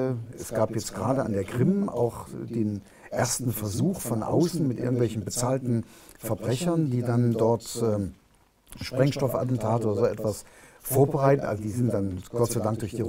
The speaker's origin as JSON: {"language": "German", "country": "Germany", "said": "wenn wir als Deutsche und diejenigen, die dort mitspielen"}